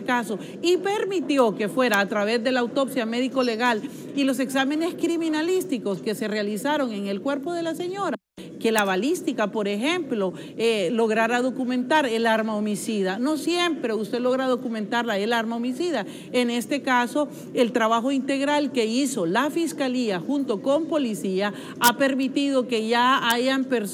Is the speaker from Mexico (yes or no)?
no; Honduras; a todos los países y a Honduras. Estamos promoviendo las estrategias para que disminuya la violencia en mi país